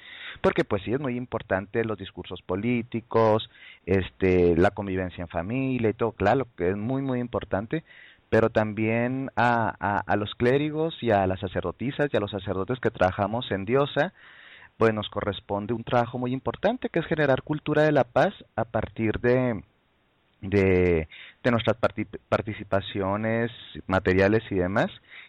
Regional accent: Chihuahua, Mexico; De algunas localidades cercanas a mi ciudad de origen, Chihuahua, México

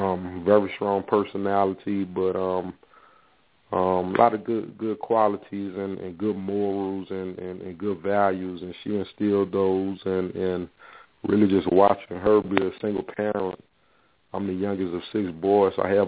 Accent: New Orleans, Louisiana, United States; also born or lived in Clarkston, Georgia; Well, I'm originally from New Orleans. I'm born in New Orleans, Louisiana. And I actually split my childhood between New Orleans and Decatur, Georgia, Clarkston to be exact, a little small town on the outside of Atlanta called Clarkston.

